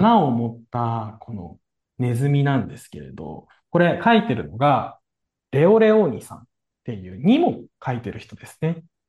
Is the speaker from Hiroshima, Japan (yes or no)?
yes; Hiroshima, Japan; born there; 僕、広島のすごい片田舎に生まれて、で、どれぐらい田舎かっていうとですね、人口がだいたい1万5千人ぐらい